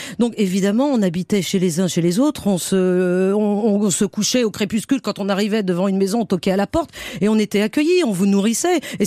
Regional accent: France

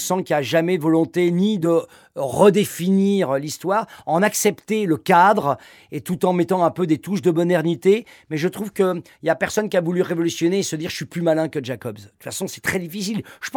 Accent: Paris, Île-de-France, France; born there; je suis un Parisien quand même de naissance.

